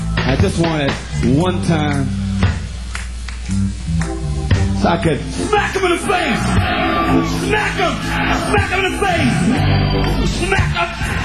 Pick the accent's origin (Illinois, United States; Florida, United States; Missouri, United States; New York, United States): New York, United States; Brooklyn; I come from Sheepshead Bay, Brooklyn, you know. New York City, East Coast. Board of Education School System, Public School 254, you know what I mean?